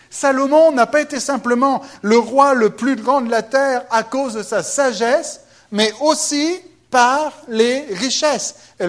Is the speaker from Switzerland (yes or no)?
yes; Switzerland; comme je suis suisse, et puis que là, l'église était à côté de la Suisse